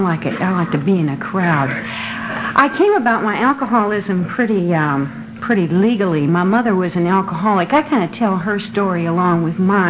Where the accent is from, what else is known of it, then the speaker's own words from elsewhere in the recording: Glendale, California, United States; now in Tampa, United States; I'm really from Glendale, California. I got sober there, but I live in Tampa, Florida now.